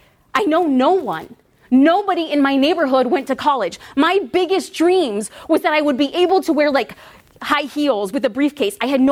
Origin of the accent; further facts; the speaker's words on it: Los Angeles, California, United States; Well, I'm from California, but I'm an LA girl through and through.